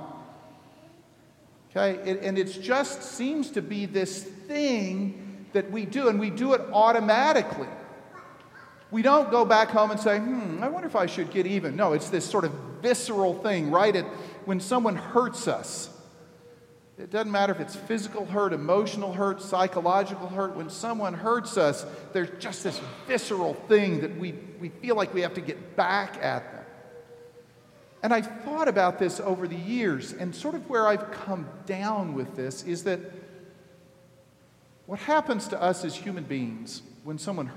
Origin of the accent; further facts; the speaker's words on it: Southern US, United States; but I'm from the South. We don't care about hockey.